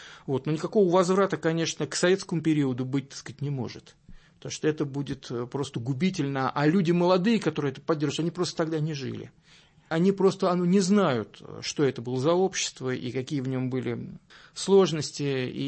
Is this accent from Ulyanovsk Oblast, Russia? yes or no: no; Moscow, Russia; я родился и вырос на Соколе. Это один из районов Москвы.